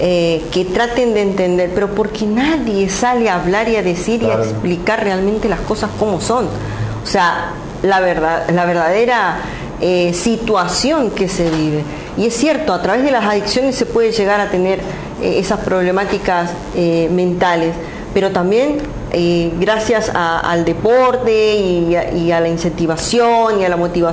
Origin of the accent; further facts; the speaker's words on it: Formosa, Argentina; la luché desde abajo, que me fui desde Formosa hacia Buenos Aires para poder cumplir el gran sueño